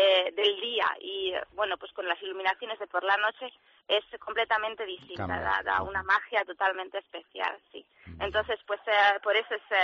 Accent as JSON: {"language": "Spanish", "town": "Zaragoza", "region": "Aragon", "country": "Spain", "moved": "yes", "lives_now": "Zagreb, Croatia", "said": "Yo soy de Zaragoza."}